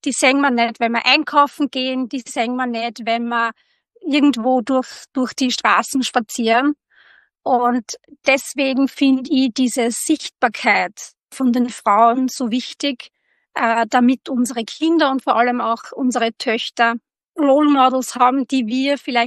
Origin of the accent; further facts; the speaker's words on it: Austria; Ja, das ist gerade bei uns in Österreich natürlich ein Riesenthema